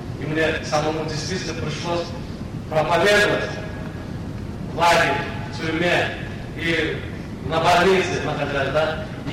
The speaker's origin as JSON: {"language": "Russian", "country": "Turkmenistan", "said": "и в нашей стране, вы знаете, среди туркмен, и я сам туркмен"}